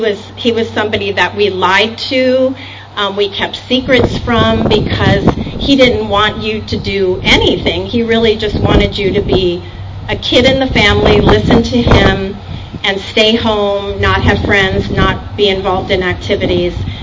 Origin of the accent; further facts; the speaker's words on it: New York, United States; I grew up in New York.